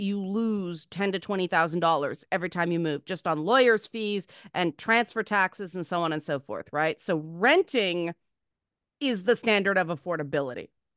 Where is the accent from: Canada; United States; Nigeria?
Canada; Toronto, Ontario; Okay, but like I came from Jane and Finch. Nobody in my family owned a home.